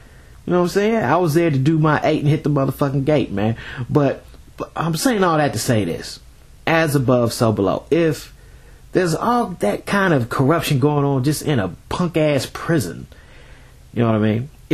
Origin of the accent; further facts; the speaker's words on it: Dayton, Ohio, United States; You know, I'm from the Gem City, man. What's up, Dayton, Ohio?